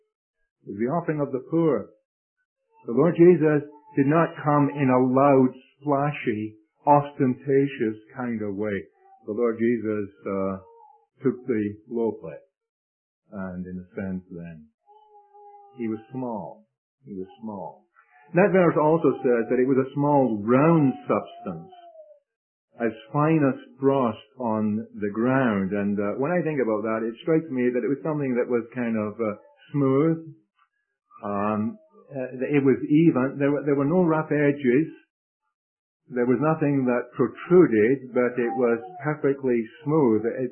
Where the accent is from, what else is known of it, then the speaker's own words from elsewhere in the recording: Scotland, United Kingdom; accent: Scottish; I say dew, you know, that's my Scottish accent.